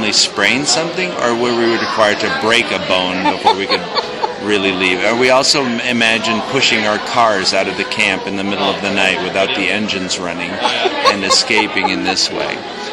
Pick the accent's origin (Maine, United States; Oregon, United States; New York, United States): Oregon, United States; Medford; I hail from Medford, Oregon, known to some as Mudford, Oregon.